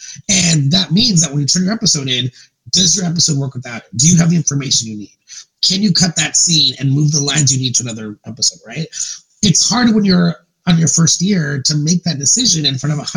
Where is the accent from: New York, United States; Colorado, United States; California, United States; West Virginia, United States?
California, United States; San Jose; I grew up in San Jose. My first boyfriend is Filipino. My best friend was Hawaiian.